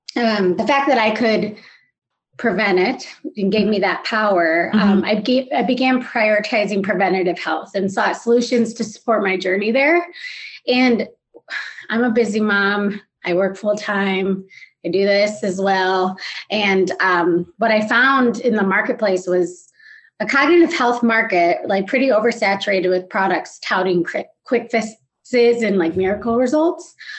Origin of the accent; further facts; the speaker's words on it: Chicago, Illinois, United States; now in Charlotte, United States; I'm a Midwesterner.